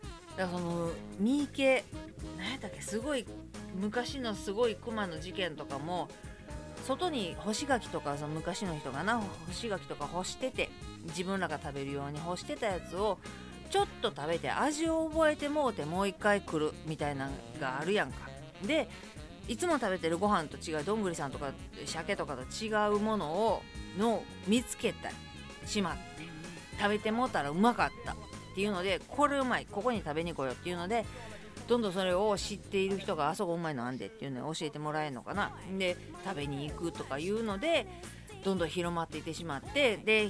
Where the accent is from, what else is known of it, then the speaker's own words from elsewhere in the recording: Kobe, Hyogo, Japan; 私神戸やねんけど、